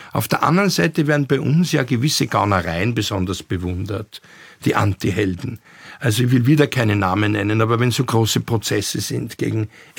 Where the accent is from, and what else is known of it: Austria